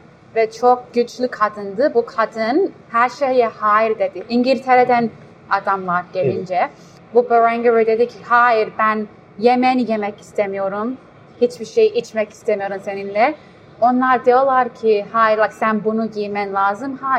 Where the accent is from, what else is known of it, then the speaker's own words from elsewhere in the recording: Australia; Bak, ben burada doğdum büyüdüm